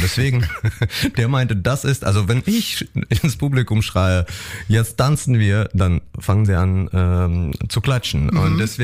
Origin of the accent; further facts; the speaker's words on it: Kharkiv, Kharkiv Oblast, Ukraine; ich habe noch Familie in Charkow, meiner Heimatstadt in der Ostukraine